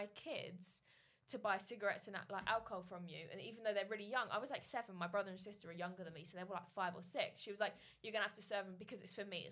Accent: Cyprus; also born or lived in Greece; Yeah, I grew up in Cyprus.

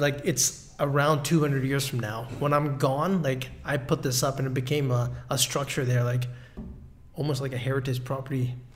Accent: Vancouver, British Columbia, Canada; So I've born and raised in Vancouver. I saw buildings in, you know, Vancouver. It was very small, and now, you know, you got towers everywhere.

